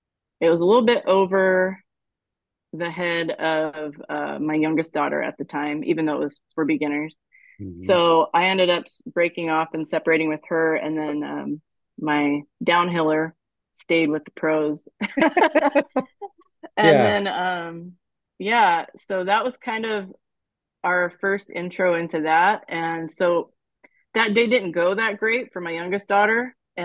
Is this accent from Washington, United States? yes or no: no; Ohio, United States; moved away as an adult; now in Visalia, United States; No, I grew up in Ohio.